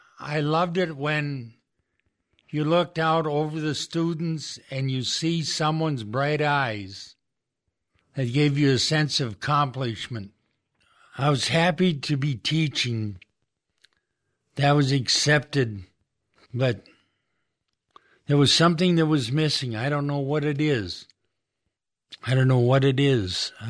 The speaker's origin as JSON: {"language": "English", "town": "Kenmore", "region": "North Dakota", "country": "United States", "tie": "born or raised there", "said": "I was born in Kenmore, North Dakota. It's a small community northwest of Minot, about 50 miles. I grew up on a farm and we had milk cows."}